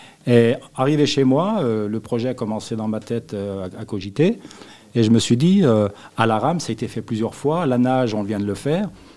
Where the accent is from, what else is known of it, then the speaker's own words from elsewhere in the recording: Evian, Auvergne-Rhône-Alpes, France; born there; Ça sera rejoindre Evian où je suis né à Memphis où est mort